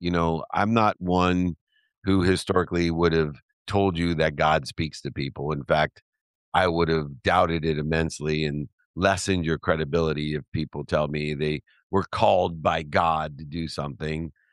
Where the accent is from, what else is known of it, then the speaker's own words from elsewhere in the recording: San Diego, California, United States; there is a historic location in my hometown of San Diego